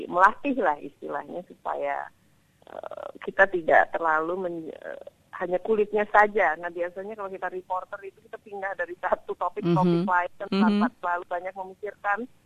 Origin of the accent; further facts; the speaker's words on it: London, United Kingdom; Saya kan dibesarkan di London, sekolah di London dan sampai ke universitas saya juga di London.